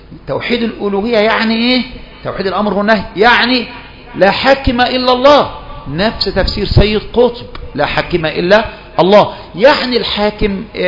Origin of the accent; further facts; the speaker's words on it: Egypt; وعندنا في مصر مرة كان قاضي بيحكم بإيه